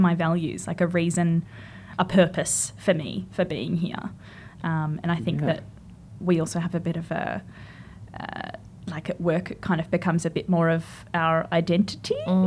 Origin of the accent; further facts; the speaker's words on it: Albany, Western Australia, Australia; also born or lived in Wickham; So I grew up in a town on the south coast called Albany, which is on Manangnuma land, and also in a town on the north coast called Wickham, which is on Ngarluma land. But now I live in Melbourne